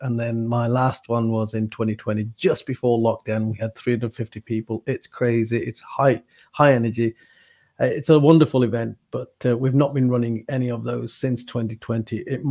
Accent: Wolverhampton, West Midlands, United Kingdom; I was born and bred in Wolverhampton and I was one of seven. There was nine of us living in a 2.5-bedroom terraced house in the middle of Wolverhampton, the concrete jungle.

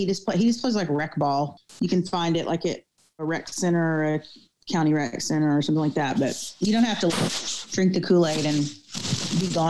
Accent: Arkansas, United States; now in Nashville, United States; and I grew up in Arkansas. But we all live in Nashville now.

